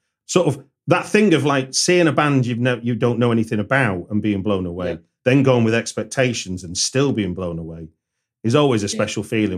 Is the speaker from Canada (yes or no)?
no; Manchester, North West England, United Kingdom; moved away; I'm from Manchester, but I haven't lived there for 20-odd years.